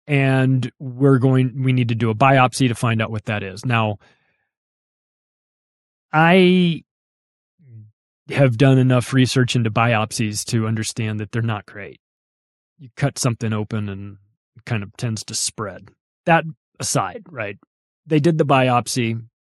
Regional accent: Palm Springs, California, United States; also born or lived in Las Vegas; I lived in Las Vegas for almost 10 years. My mom lived in Las Vegas off and on. We're from Southern California, Palm Springs area. So we're desert people.

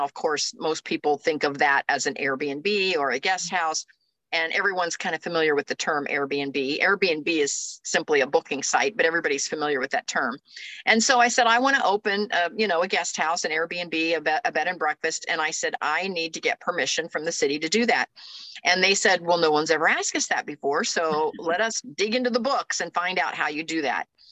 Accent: Canal Winchester, Ohio, United States; And I could have named it, you know, the Canal Winchester Academy, my hometown

